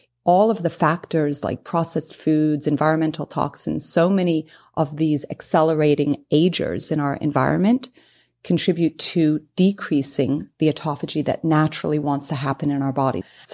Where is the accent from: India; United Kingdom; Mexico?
United Kingdom; England; moved away as an adult; now in United States; Growing up in England, like you said, you know, it rains every day, and I love that weather. But as an adult, I've lived in Florida my entire adult life